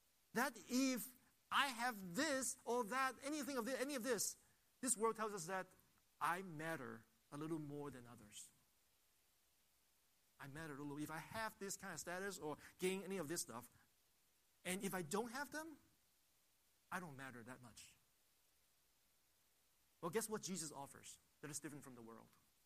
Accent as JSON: {"language": "English", "country": "Hong Kong", "tie": "born or raised there", "said": "a song that I knew when I was very little growing up in Hong Kong."}